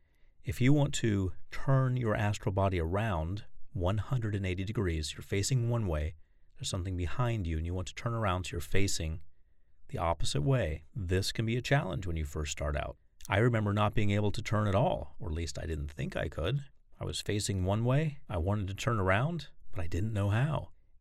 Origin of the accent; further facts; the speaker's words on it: Florida, United States; It reminded me of when I was a child growing up in Florida and my parents took me to Disney World